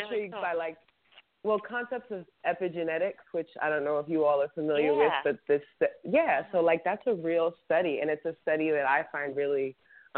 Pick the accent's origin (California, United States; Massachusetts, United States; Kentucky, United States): Massachusetts, United States; Boston; No. So, well, I'm from Boston. I just spent